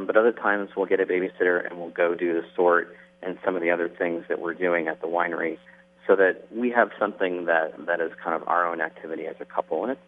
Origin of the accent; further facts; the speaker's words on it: South Bend, Indiana, United States; I'm actually from the Midwest. I'm from South Bend, Indiana.